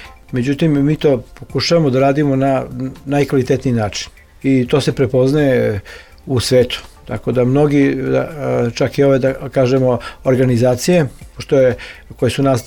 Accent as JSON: {"language": "Serbian", "country": "Serbia", "said": "Kad smo ih pitali ovako u nekom razgovoru, odakle ste vi, kažemo iz Jugoslavije, oni kažu Čehoslovakija, ma nekakva Čehoslovakija. Mislim, ne znaju baš mnogo o našoj zemlji."}